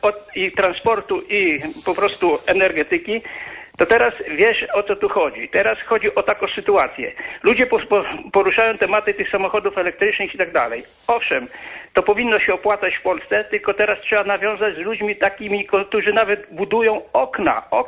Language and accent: Polish; Łuków, Lublin Voivodeship, Poland; jak zawsze się przedstawiam. Jestem z Łukowa, ale dzwonię z Rabki Zdroju, bo jestem w tej chwili senatorium.